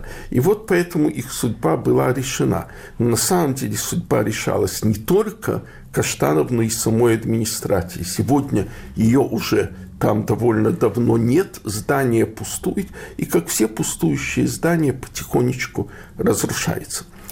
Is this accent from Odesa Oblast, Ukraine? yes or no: yes; Odesa, Odesa Oblast, Ukraine; also born or lived in Chernivtsi; Я, в общем-то, родился в Черновцах, но всю сознательную жизнь в основном живу в Одессе. И я вырос в Одессе, которая говорила нараспев с еврейским акцентом